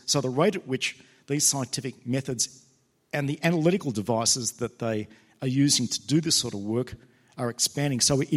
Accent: Sydney, New South Wales, Australia; I come from Sydney.

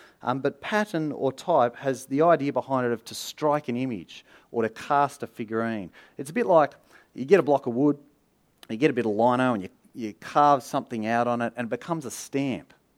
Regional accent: Australia; So I'm descended from criminals. And I sort of like that because I'm Australian.

